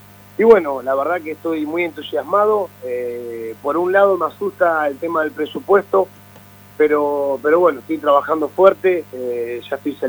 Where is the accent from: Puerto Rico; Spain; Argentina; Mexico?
Argentina; Río Colorado, Río Negro; algunas empresas de mi pueblo, Río Colorado